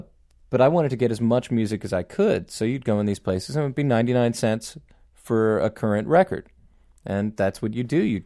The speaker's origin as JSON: {"language": "English", "region": "East Coast", "country": "United States", "tie": "born or raised there", "said": "I grew up on the East Coast"}